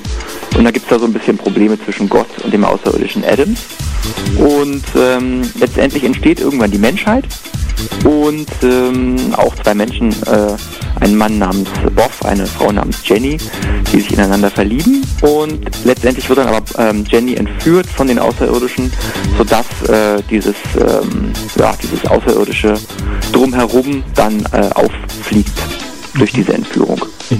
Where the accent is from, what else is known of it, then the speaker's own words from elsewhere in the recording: Berlin, Germany; Wir sind Berliner und haben ein kleines Tonstudio.